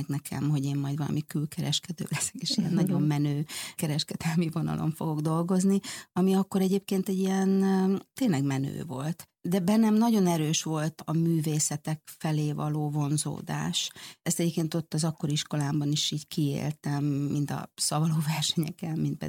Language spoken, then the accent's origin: Hungarian; Hungary; also born or lived in Sweden; olyan elmondhatatlan vágyam volt arra, hogy visszajöjjek Magyarországra, és azt éreztem, hogy nekem itt dolgom van, hogy én nekem haza kell jönnöm, ez az én hazám.